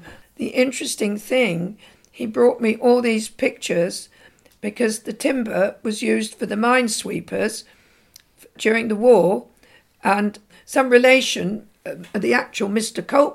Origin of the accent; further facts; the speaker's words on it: East Midlands, United Kingdom; Well, being born and bred in Leicestershire, a very funny thing happened 2 years ago.